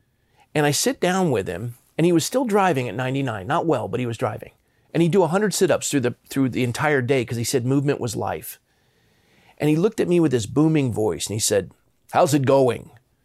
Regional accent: Coronado, California, United States; But I grew up in Coronado, California, which is a Navy town.

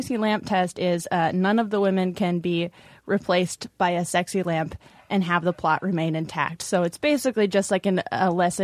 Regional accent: New England, United States; accent: New England; I went to radio school to kill my New England accent and develop a very smooth delivery voice.

